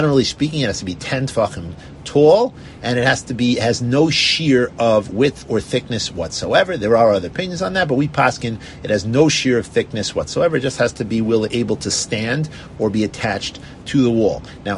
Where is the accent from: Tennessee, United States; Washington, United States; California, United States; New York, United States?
New York, United States; Kew Gardens Hills; When I grew up in Kew Garden Hills, they had these back alleys where you could go through the street.